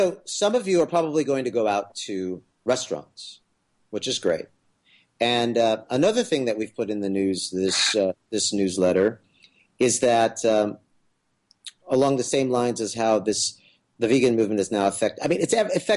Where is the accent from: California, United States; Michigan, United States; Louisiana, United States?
California, United States; San Jose; now in New York City, United States; But I grew up in San Jose, and in downtown San Jose, there are some of the greatest vegan restaurants I have ever been to, and I live in New York City